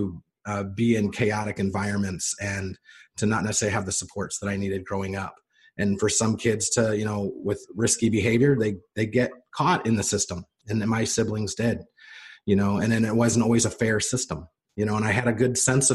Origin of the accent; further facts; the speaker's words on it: Indiana, United States; I did. Yeah. Born and raised in Indiana.